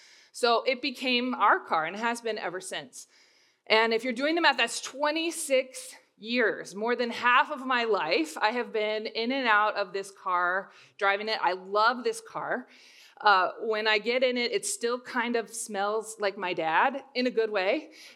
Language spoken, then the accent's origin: English; Alaska, United States; I'm from Alaska, and so I was traveling out to churches on the weekends all over the state